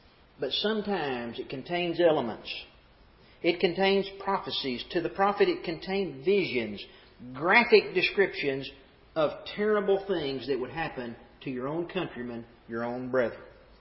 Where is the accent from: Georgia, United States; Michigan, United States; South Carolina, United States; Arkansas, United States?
Arkansas, United States; accent: Deep South; now in Bowling Green, United States; I've seen it close hand, being from Arkansas. Hence, of course, my Deep South accent, in case you were wondering. But I moved to Bowling Green, Kentucky.